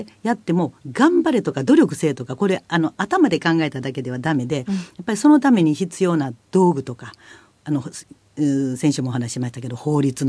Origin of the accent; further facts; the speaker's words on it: Kansai, Japan; accent: Kansai; 関西弁で